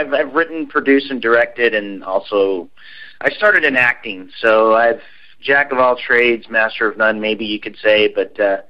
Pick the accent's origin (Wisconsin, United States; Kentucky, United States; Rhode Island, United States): Kentucky, United States; Fort Campbell; born there; I'm an Army brat. I've been all over. Born in Fort Campbell, Kentucky.